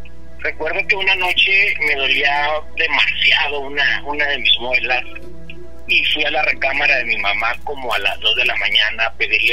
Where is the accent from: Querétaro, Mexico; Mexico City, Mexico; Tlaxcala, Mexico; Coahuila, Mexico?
Coahuila, Mexico; Torreón; Pues, yo soy de Torreón, Coahuila. Me fui a la ciudad de Guadalajara para probar suerte, porque pues en Torreón no encontraba nada. Me fui con unos amigos que vivían en la ciudad de Guadalajara.